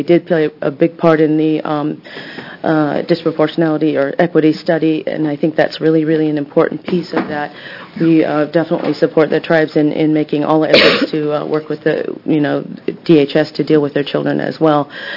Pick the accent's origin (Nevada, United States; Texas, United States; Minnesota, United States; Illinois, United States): Texas, United States; I'm Comecuro Carrizo from Texas. But so we ended up with a lot of Spanish surnames.